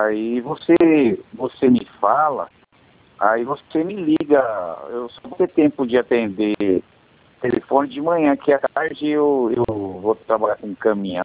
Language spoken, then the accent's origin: Portuguese; Mato Grosso, Brazil; Sou de Mato Grosso.